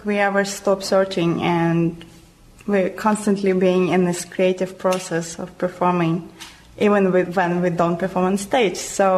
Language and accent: English; Russia; English is a second language; moved away as an adult; Well, I came from Russia and came to this country in 1995 to study with Alexander Turadze.